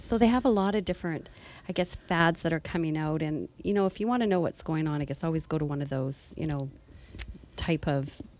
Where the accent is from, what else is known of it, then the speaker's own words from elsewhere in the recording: Alberta, Canada; Like, I have to say, I grew up in Alberta, and there's nothing like Alberta beef.